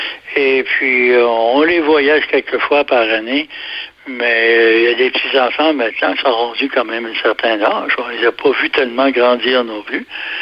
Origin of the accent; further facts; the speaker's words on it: Gaspé, Quebec, Canada; C'est que j'ai passé ma vie, disons, à Gaspé. Je suis né à Gaspé. Et j'ai toujours demeuré ici.